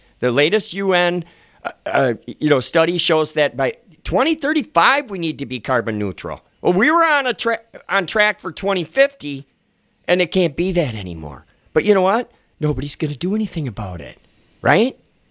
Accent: Stoughton, Wisconsin, United States; We didn't have that many tornadoes growing up in Stoughton.

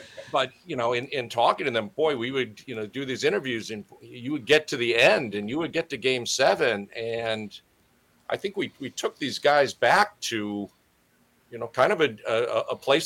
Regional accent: Wisconsin, United States; born or raised there

